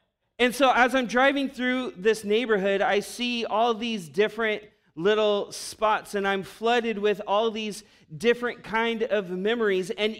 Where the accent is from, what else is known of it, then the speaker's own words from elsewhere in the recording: Long Beach, California, United States; our family local pizza spot where I grew up in Long Beach. We don't go there often anymore, not since we moved out of the neighborhood when I was 13 years old.